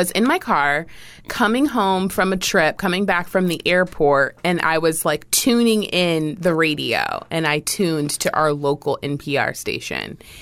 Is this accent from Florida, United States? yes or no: yes; Fort Myers, Florida, United States; Yep. Born and raised in the Dunbar community.